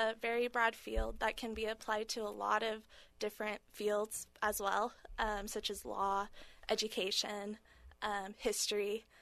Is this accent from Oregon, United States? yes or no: yes; Portland, Oregon, United States; I'm not originally from Southern Oregon. I'm originally from the Portland area.